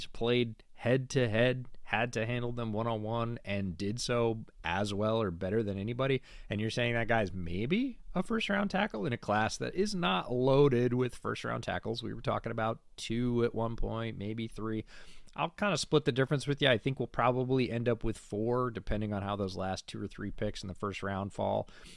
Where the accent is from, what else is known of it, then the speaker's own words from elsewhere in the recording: New York, United States; And I grew up right near Syracuse.